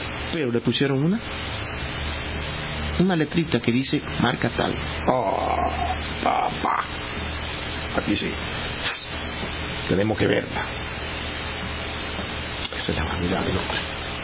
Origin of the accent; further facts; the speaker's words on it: Dominican Republic; en mi país, República Dominicana